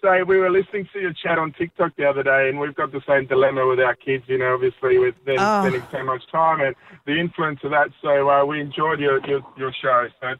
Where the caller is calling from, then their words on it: New South Wales, Australia; I'm halfway between Ballina and Byron Bay.